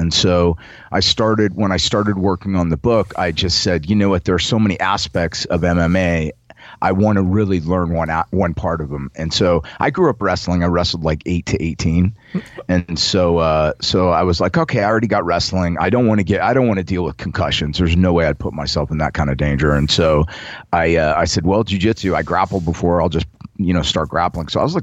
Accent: Las Vegas, Nevada, United States; also born or lived in New Orleans; I'm from New Orleans, but I grew up in Vegas

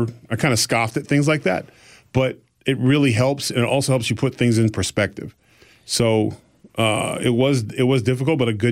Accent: Exeter, New Hampshire, United States; born there; And I was born in Exeter, New Hampshire

